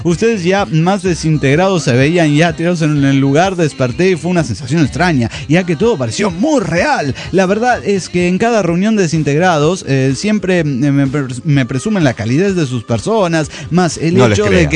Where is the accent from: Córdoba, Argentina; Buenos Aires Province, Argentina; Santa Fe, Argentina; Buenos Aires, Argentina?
Córdoba, Argentina; de Córdoba, Argentina.